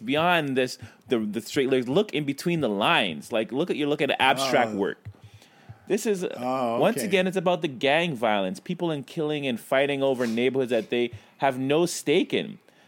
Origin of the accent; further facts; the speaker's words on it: Brooklyn, New York, United States; Well, you know what? I am from Brooklyn.